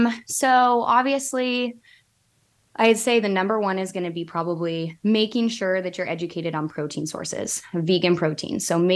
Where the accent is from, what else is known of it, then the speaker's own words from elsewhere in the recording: Lincoln, Nebraska, United States; Well, honestly, I was born and raised in Lincoln. So my heart was always a University of Nebraska Lincoln girl.